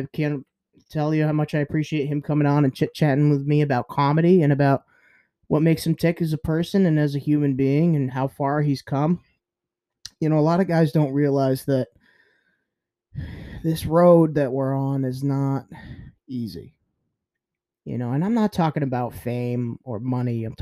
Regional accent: New England, United States; I'm from New England. I don't know what's going on.

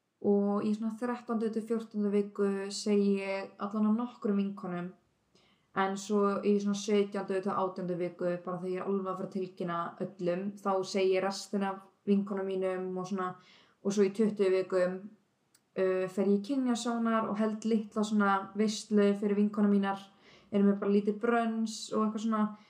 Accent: Reykjanesbær, Southern Peninsula, Iceland; now in Selfoss, Iceland; og ég tvítu. Ég var 19 ára þegar ég varð ólétt. Ég kem upprunalega frá Reykjanesbæ eða Njarðvík. Bjóð þar eiginlega bara alla mína ævi, flutti svo í Reykjavík í smá tíma og núna bý ég á Selfossi

